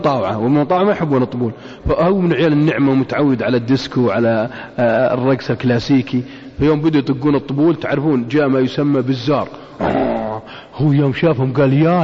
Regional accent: Riyadh, Riyadh Province, Saudi Arabia; عندنا في الرياض

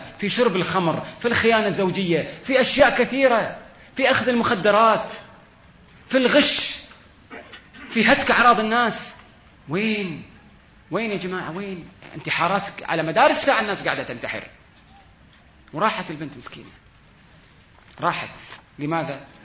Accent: Kuwait; في المعهد الديني عندنا في الكويت

